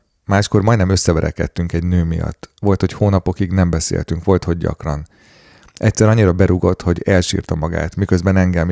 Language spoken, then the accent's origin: Hungarian; Csepel, Budapest, Hungary; Őt ugyanis nem érdekli, hogy csepeliek vagyunk.